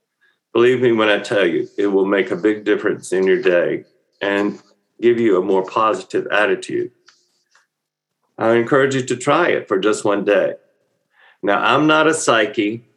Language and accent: English; Mississippi, United States; also born or lived in Alabama; But I grew up in Mississippi and Alabama.